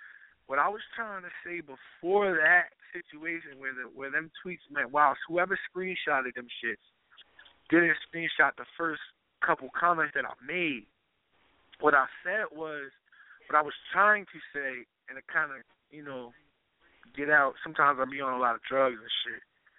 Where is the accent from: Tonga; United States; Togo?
United States; New York; I'm from the New York area.